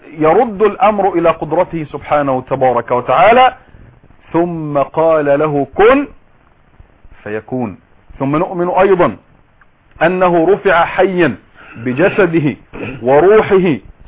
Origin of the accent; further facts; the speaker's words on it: Egypt; أن أعزي نفسي كمصري